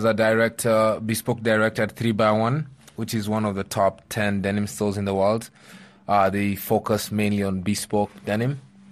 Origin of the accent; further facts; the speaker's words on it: Kakamega, Kakamega County, Kenya; also born or lived in Eldoret; No, I'm not. I'm from, I was born in Eldoret, but I'm from Kakamega.